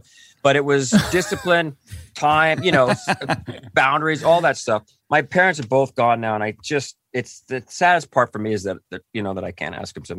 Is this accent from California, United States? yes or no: yes; California, United States; I grew up near Disneyland in Orange County. And I my childhood was there and I used to, you know, I met girls there. I got turned on to music there, you know, that kind of stuff.